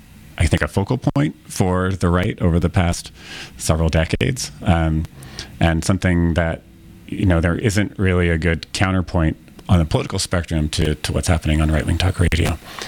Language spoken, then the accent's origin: English; Oregon, United States; I grew up in Southern Oregon, and my dad lived in Northern California